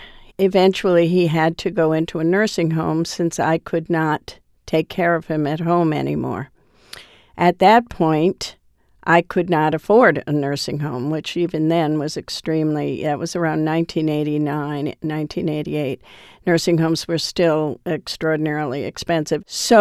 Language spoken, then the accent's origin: English; Providence, Rhode Island, United States; I'm from Providence, Rhode Island.